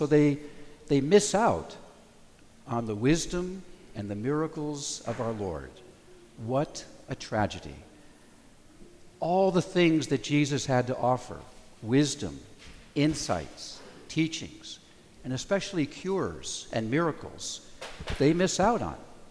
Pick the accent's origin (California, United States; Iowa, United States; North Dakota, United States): California, United States; Thousand Oaks; I was actually the pastor of my hometown in Thousand Oaks, California, where I grew up.